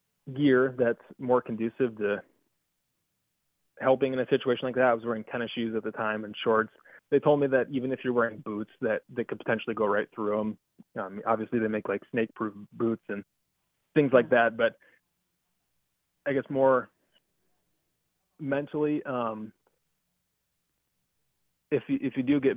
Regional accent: Sioux Falls, South Dakota, United States; And because we're from Sioux Falls, they flew us to Denver on the plane.

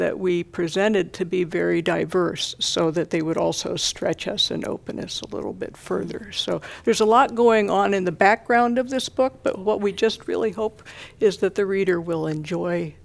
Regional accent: Ohio, United States; And I'm originally from Ohio

